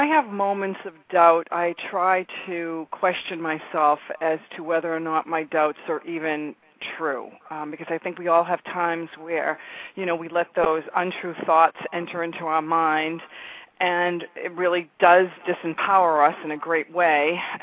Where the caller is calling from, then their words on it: Boston, Massachusetts, United States; Massachusetts, Boston.